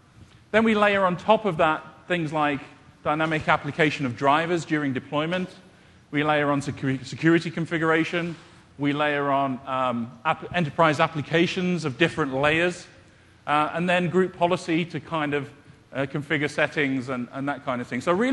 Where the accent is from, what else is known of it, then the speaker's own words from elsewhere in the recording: United Kingdom; You might tell by my accent, I'm from the UK. People often mistake it for Australian.